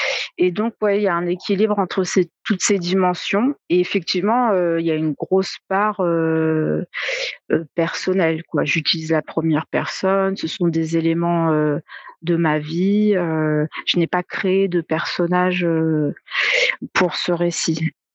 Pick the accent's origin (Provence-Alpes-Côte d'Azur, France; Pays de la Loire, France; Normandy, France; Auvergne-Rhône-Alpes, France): Normandy, France; Le Havre; now in Paris, France; moi, je suis originaire du Havre et donc j'ai eu une formation au Havre en droit. Et pour terminer ma formation et pour commencer à travailler, j'ai emménagé à Paris.